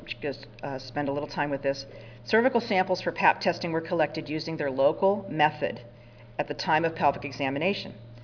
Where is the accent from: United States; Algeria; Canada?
United States; Denver, Colorado; So I'm from Denver.